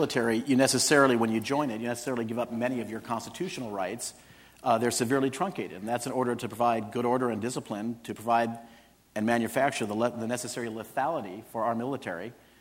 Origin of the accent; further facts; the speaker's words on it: Albuquerque, New Mexico, United States; I'm from Albuquerque. I guarantee it wasn't the Albuquerque Journal.